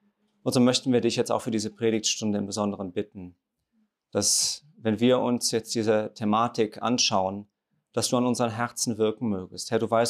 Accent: North Rhine-Westphalia, Germany; accent: Rhenish; now in Black Forest, Germany; Wie man hört an meiner Aussprache, ich komme nicht aus dem Schwarzwald, sondern mehr aus dem Kölner Raum, aus dem Rheinischen. Und bin jetzt aber seit fast jetzt genau in einer Woche, 2 Jahren jetzt im Schwarzwald, im Nordschwarzwald.

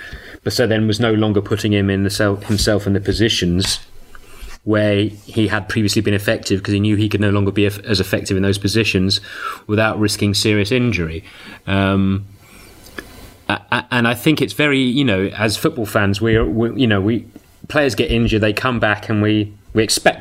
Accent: London, United Kingdom; someone from, you know, a mixed family growing up in London who is very... what you describe as culturally assimilated.

